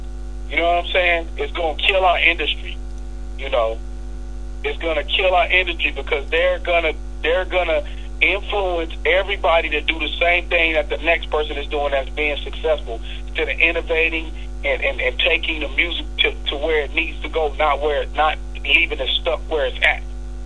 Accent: Pomona, California, United States; if I start rapping like I'm from Baton Rouge, but I'm from Pomona, how special is it anymore?

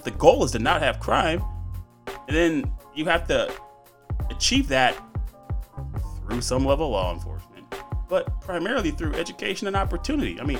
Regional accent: Los Angeles, California, United States; You know, I grew up in South Central.

